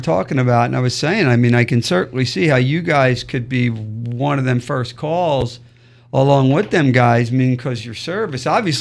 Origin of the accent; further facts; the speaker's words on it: Ireland; I'm Irish, too.